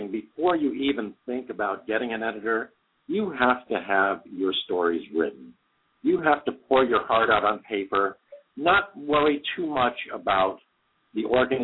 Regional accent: New York, United States; We're both from New York State. We have similar upbringings.

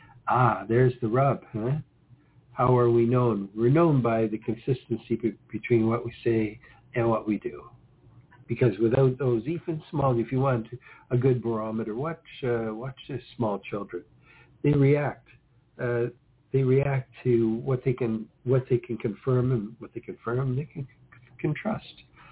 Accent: Canada; I was censored out, being Canadian.

